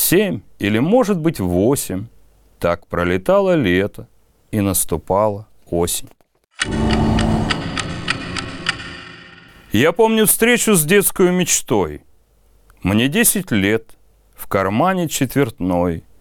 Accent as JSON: {"language": "Russian", "town": "Omsk", "region": "Omsk Oblast", "country": "Russia", "tie": "born there", "said": "Я родился в Омске в 78-м."}